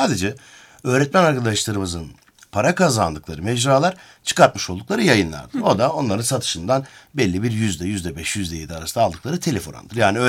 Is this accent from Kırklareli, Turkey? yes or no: no; Silifke, Mersin, Turkey; born there; 1982 Mersin Silifke doğumluyum.